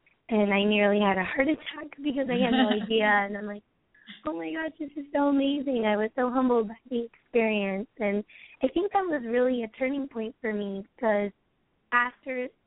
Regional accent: Arizona, United States; I grew up in Arizona, and I went to this underground bar

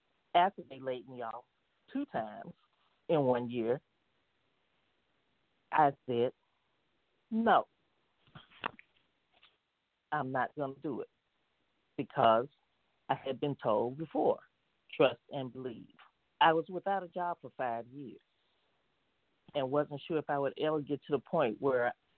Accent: the South, United States; My whole life has been nothing but the leap of faith because I grew up in the South with grandparents.

